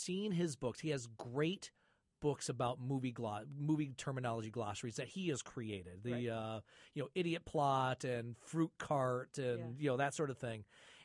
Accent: Flint, Michigan, United States; And I told them both I was from Flint.

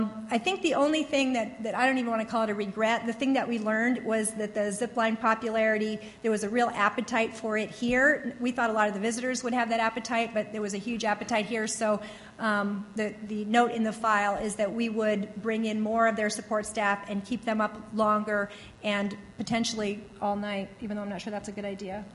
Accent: Maine, United States; And I'm from Maine, and my aunt lives in this little teeny, teeny coastal community called Damariscotta, Maine

